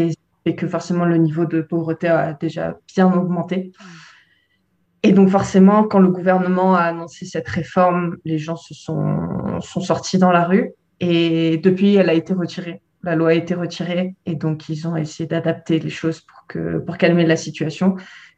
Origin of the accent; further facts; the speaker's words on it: France; now in Belgium; je suis française, mais je fais mon master en Belgique.